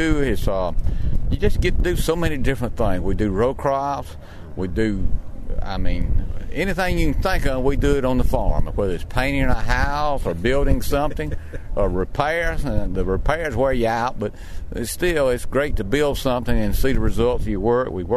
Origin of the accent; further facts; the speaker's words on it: Madison, Georgia, United States; I'm from Madison, Georgia. I'm a second-generation dairyman, and my sons are back with me, so we have a third generation on the farm.